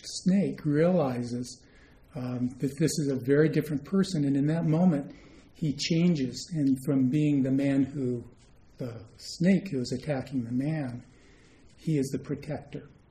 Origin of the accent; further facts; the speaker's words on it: Arizona, United States; I grew up around them. I grew up in Arizona.